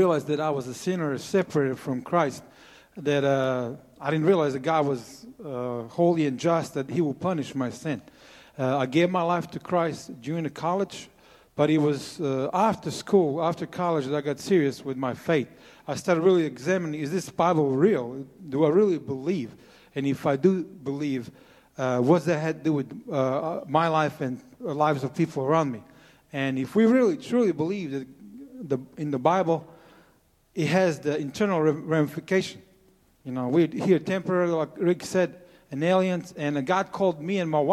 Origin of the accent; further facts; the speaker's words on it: Croatia; I grew up in Croatia in a very difficult situation.